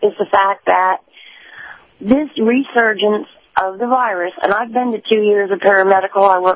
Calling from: San Antonio, Texas, United States; Good morning, Captain. … in San Antonio.

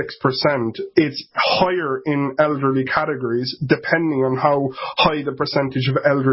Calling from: Ireland; If you can't tell by my accent, I'm actually in Ireland.

